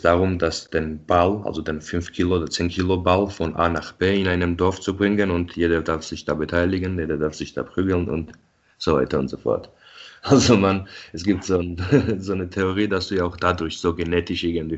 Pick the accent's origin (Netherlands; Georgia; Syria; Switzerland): Georgia; Tbilisi; now in Munich, Germany; Ja, also ich bin ja in Tbilisi geboren und aufgewachsen